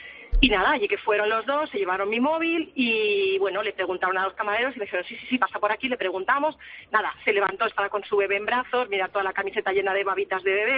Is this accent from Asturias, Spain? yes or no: no; Madrid, Community of Madrid, Spain; now in Palma de Mallorca, Spain; Yo vivo en Palma de Mallorca, aunque soy madrileña